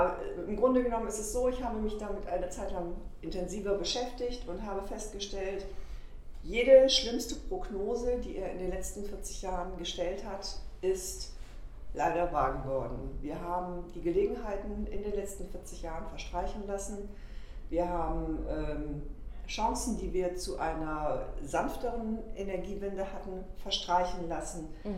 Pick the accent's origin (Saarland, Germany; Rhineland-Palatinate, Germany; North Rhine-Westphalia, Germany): North Rhine-Westphalia, Germany; Düsseldorf; born there; moved away as an adult; now in Husum, Germany; Ich bin gebürtige Düsseldorferin, bin allerdings seit 1998 in Husum, also Wahlhusumerin.